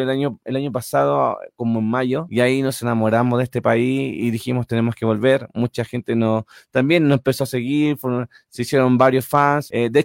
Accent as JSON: {"language": "Spanish", "country": "Chile", "said": "Bueno, vengo desde Chile. Hace una semanita ya estoy acá."}